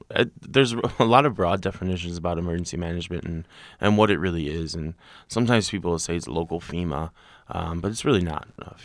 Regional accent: Georgia, United States; And I came here from South Georgia.

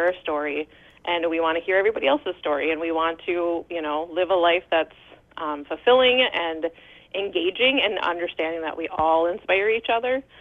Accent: Two Harbors, Minnesota, United States; I am born and raised in Two Harbors

